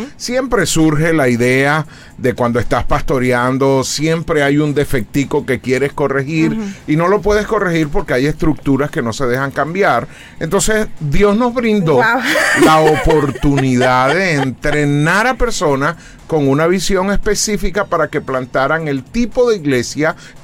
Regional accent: Venezuela; Llevamos a todos lugares donde vamos, llevamos nuestras empanadas, nuestras arepas, nuestra manera de hablar.

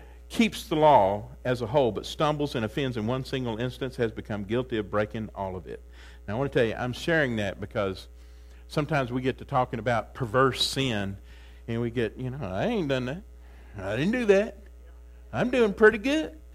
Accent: Texas, United States; when I was raised up in Deep East Texas

